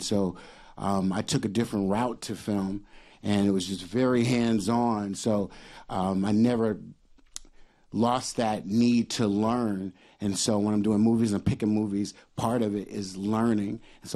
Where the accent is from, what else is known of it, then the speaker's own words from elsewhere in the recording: Los Angeles, California, United States; You know, growing up in South Central LA, it was beautiful. It was also dangerous.